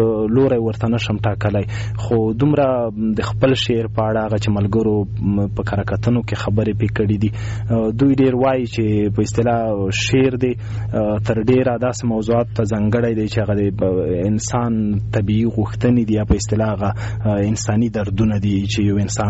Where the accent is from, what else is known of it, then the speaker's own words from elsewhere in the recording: Khost, Afghanistan; نو زه د خوست یم